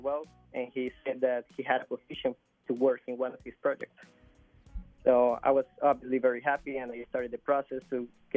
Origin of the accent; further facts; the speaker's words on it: Colombia; now in United States; Yes, okay. I was raised in Colombia.